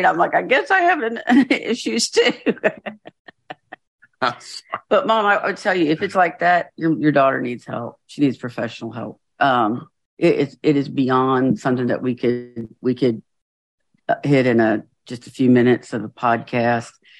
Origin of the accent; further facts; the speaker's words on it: United States; of course, it is for me as an American.